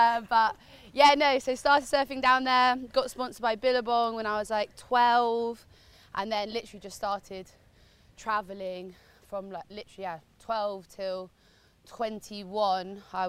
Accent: South West England, United Kingdom; I grew up in North Devon

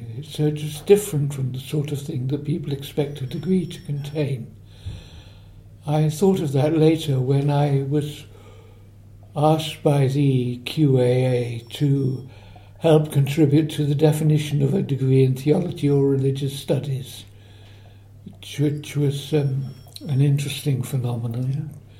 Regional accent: South East England, United Kingdom; I grew up in the Chiltern village, where with the Norman church, where my father was the vicar.

